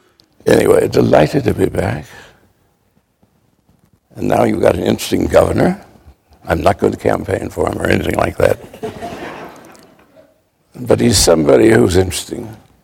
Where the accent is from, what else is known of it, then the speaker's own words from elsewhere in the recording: Washington, District of Columbia, United States; I was brought up in Washington, D.C. in the 40s